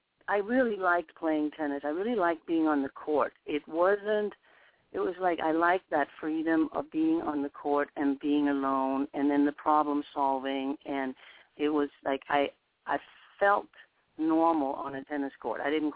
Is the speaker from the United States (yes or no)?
no; Denmark; I was born in Denmark and grew up in Denmark, which was a very little country as far as tennis was concerned.